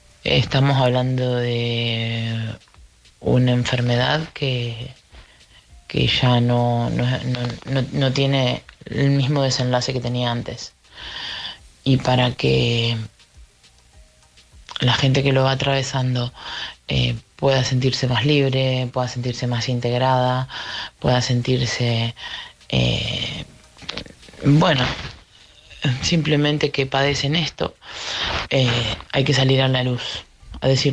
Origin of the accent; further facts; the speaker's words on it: Argentina; Soy argentina, llamo para hablar